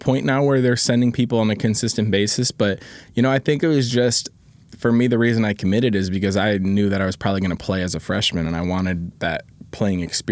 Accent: Indianapolis, Indiana, United States; I was born in Indianapolis. So when he was with the Colts, like, I grew up watching Freeney off the edge and I loved it.

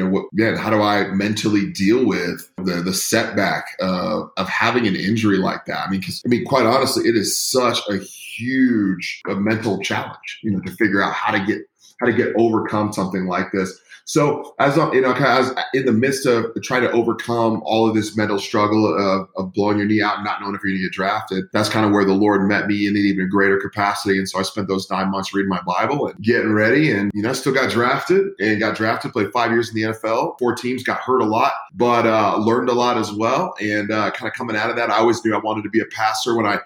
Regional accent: San Francisco, California, United States; Yeah, well, I'm a guy from San Francisco. I grew up, born and raised in the Bay Area

